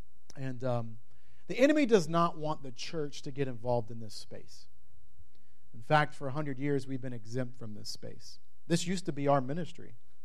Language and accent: English; Oklahoma, United States; I'm from God's country, Oklahoma.